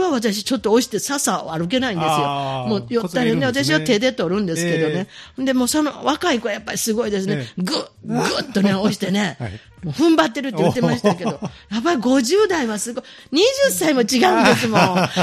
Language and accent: Japanese; Osaka, Japan; accent: Kansai; 私らね、関西弁、大阪ではね、魚の方にセセルとか言うんですよ